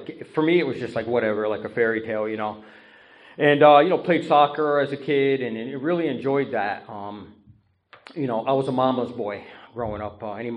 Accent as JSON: {"language": "English", "town": "New Haven", "region": "Connecticut", "country": "United States", "tie": "born or raised there", "said": "I grew up down in New Haven. I am 43 years old."}